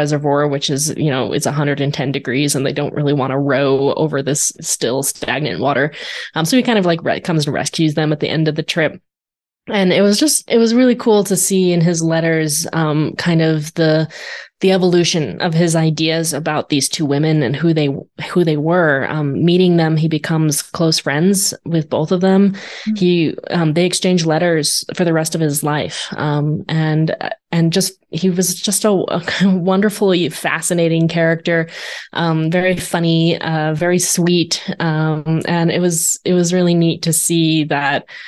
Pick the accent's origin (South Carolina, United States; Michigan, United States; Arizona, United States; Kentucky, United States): Arizona, United States; You know, I grew up in Arizona. I've written a lot about the Colorado River, and yet I had never encountered their names.